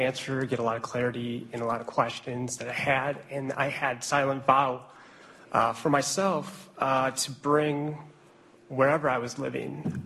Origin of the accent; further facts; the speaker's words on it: Madison, United States; I'm from Madison. I'm from this entire state. I got my degrees 20 years ago here, sociology, economics.